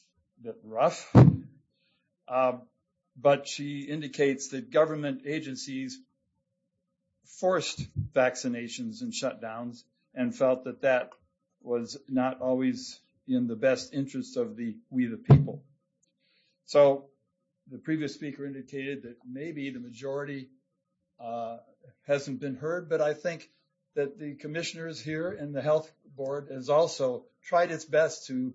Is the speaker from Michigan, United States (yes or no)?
yes; Petoskey, Michigan, United States; I'm from Emmett County, Petoskey.